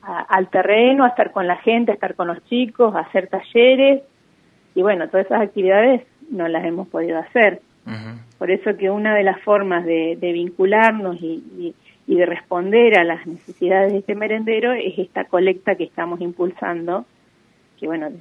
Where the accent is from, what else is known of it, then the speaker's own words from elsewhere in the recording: Toay, La Pampa, Argentina; para los que somos de Toay y lo conocemos